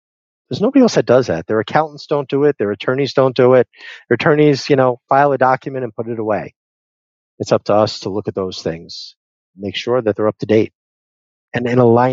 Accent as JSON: {"language": "English", "town": "Las Vegas", "region": "Nevada", "country": "United States", "said": "we're both from Las Vegas, we saw it"}